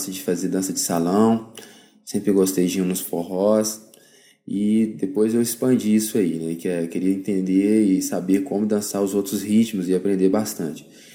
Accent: Belo Horizonte, Minas Gerais, Brazil; Sou de Belo Horizonte, Minas Gerais.

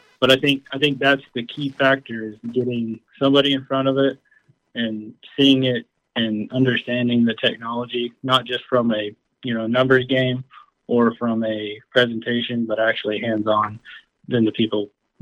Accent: Perryton, Texas, United States; So, born and raised in Perryton, Texas.

